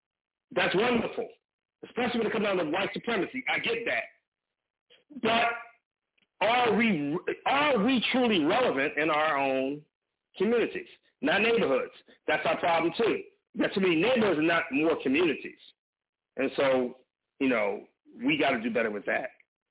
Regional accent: California, United States; I'm from California. So I'm built that way to look for carjackers, okay?

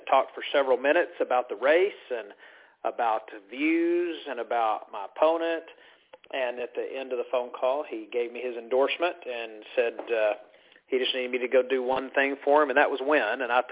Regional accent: Farmers Branch, Texas, United States; I was born and raised in Farmers Branch, where I was a mayor and city councilman there.

